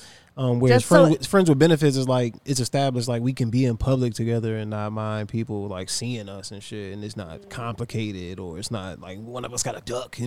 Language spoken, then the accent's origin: English; Virginia, United States; Like, I'm from Virginia, baby. It's the home of hams, if you know what I'm saying.